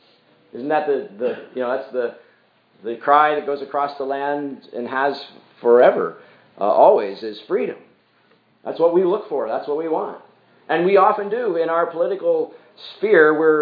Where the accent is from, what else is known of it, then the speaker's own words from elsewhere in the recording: Pennsylvania, United States; There's in my home state of Pennsylvania a bell called the Liberty Bell.